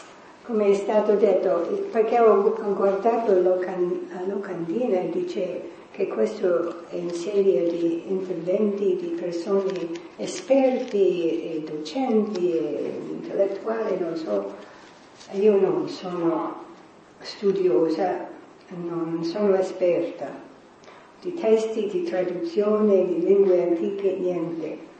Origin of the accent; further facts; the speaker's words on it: New York, United States; born there; Italian is a second language; se parlo con un accento è perché sono nata a New York e sono della generazione idealista ispirata da Kennedy